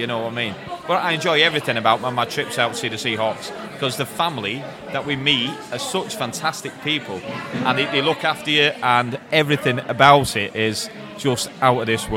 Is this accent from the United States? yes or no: no; Dublin, County Dublin, Ireland; my English isn't the best because I'm from Dublin.